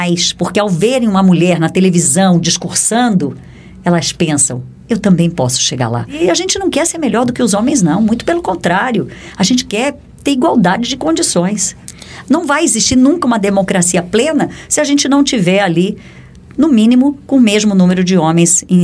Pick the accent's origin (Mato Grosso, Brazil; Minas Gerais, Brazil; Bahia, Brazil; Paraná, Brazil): Mato Grosso, Brazil; Cuiabá; Eu, como cuiabana, bato no peito e digo, nós já tivemos uma mulher lá.